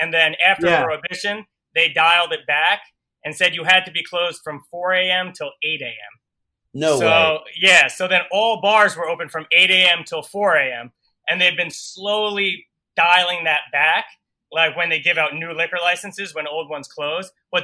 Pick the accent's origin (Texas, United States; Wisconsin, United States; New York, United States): New York, United States; I'm from New York. Oh, cool. So I grew up here, yeah. When I was born, my parents lived here in Brooklyn in Park Slope.